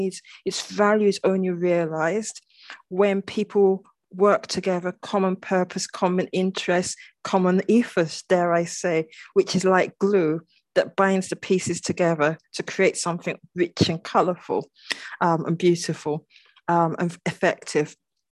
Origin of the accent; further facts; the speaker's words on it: England, United Kingdom; born there; I was born in England. My parents are Nigerian.